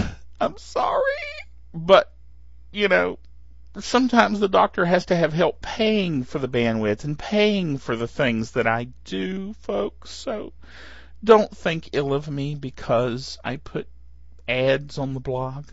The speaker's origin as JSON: {"language": "English", "region": "the South", "country": "United States", "said": "Okay, now I'm from the South. You know, I know we've got people that listen in Ireland and England and all over the place, and sometimes I wonder what in the world they make of me and my accent."}